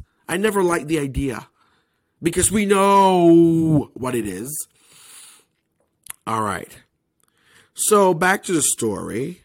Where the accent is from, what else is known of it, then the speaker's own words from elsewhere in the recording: Jamaica; now in United States; because I'm from Jamaica and I came here to seek asylum.